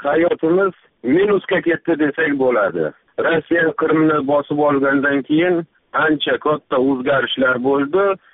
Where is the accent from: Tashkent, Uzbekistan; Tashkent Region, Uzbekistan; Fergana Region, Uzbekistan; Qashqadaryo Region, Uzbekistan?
Qashqadaryo Region, Uzbekistan; Shahrisabz; born there; moved away as an adult; now in Crimea; Men Shahrisabzda tug'ildim, Samarqandda o'qidim, keyin Qrimga ko'chib keldim. Yoshim 30da mana hozir.